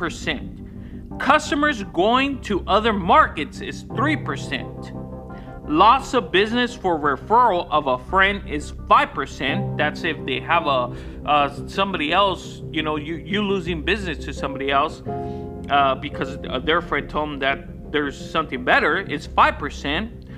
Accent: Arizona, United States; It was a little bit cold in San Diego, and as you guys know, I'm from Arizona.

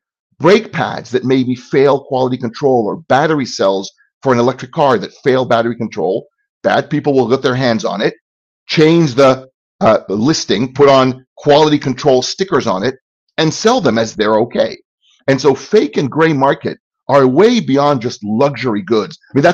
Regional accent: Israel; English is a second language; moved away as an adult; now in United States; Well, I am originally from Israel. I came to the United States almost 26 years ago this summer.

